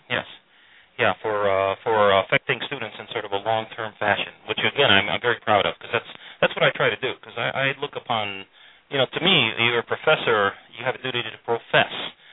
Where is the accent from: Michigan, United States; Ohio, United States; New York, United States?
Michigan, United States; Detroit; I'm originally from Detroit, and I have the scar tissue to prove it.